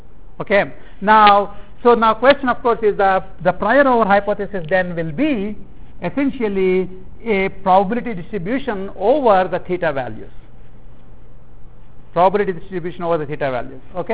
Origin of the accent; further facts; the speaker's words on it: India; So for example, I came from India